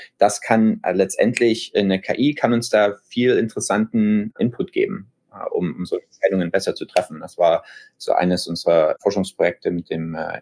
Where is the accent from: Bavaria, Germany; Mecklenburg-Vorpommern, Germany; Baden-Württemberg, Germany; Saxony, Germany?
Saxony, Germany; Dresden; accent: Saxon